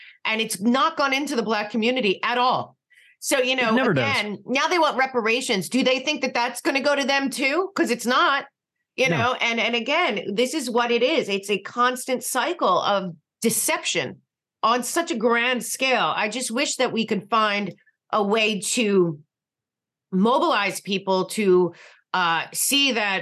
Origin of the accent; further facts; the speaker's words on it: Pennsylvania, United States; I grew up outside of Philly, and I'll tell you, it was everything.